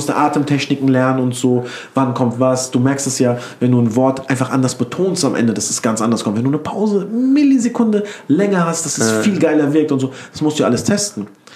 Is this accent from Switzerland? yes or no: no; Turkey; Ich so, ah, oh, fuck, sowas sollte es als Türke gar nicht geben, weißt du.